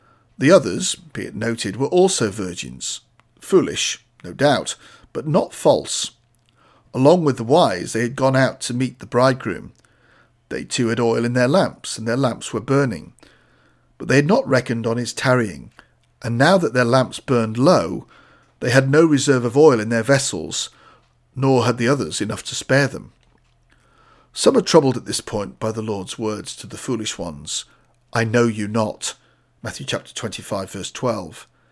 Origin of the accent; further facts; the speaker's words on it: Fujian, China; English is a second language; My hometown in Fujian province is famous for its oranges.